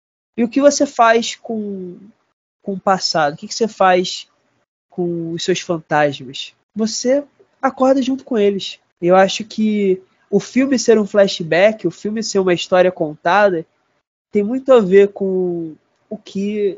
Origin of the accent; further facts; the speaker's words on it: Rio de Janeiro, Brazil; Eu voltei recentemente a morar na Tijuca, que é o bairro onde eu nasci e fui criado. Nasci não exatamente, mas fui criado desde quando eu era muito pequeno.